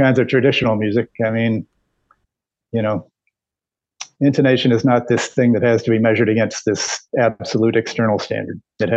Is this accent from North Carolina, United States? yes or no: yes; Raleigh, North Carolina, United States; I was going to pursue engineering studies at North Carolina State University in Raleigh, which is my hometown